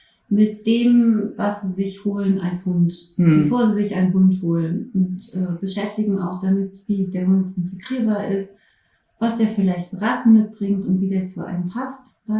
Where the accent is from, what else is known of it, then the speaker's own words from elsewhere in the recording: Berlin, Germany; Ich bin ursprünglich Berlinerin, ja, habe aber dann etliche Jahre auch woanders gelebt und bin jetzt seit 2016 wieder in Berlin. Genau, bin 44 Jahre alt